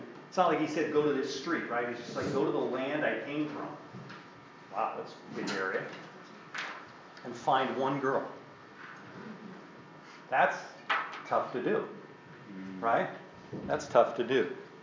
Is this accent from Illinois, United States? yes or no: no; California, United States; because I was just this goofy kid growing up in Southern California.